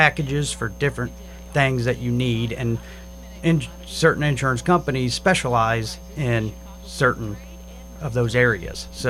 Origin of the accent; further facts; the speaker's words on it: Carrollton, Illinois, United States; now in Jerseyville, United States; I was born and raised in Carrollton, Illinois. Moved here to Jerseyville after my wife and I got together.